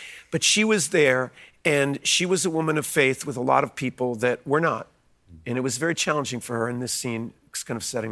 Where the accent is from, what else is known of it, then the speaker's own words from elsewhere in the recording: United States; And that I'm an American.